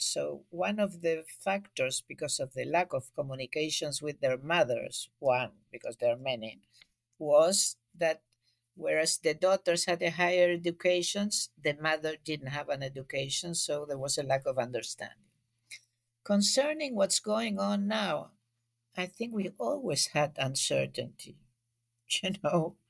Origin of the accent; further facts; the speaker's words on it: Buenos Aires, Argentina; English is a second language; now in Europe; I was born in Argentina. I was born in Buenos Aires. And since I was born, I lived with a very high inflation.